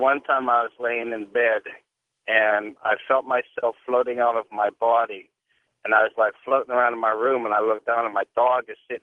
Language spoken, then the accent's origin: English; Pittsburgh, Pennsylvania, United States; I'm from Pittsburgh, so I saw Pittsburgh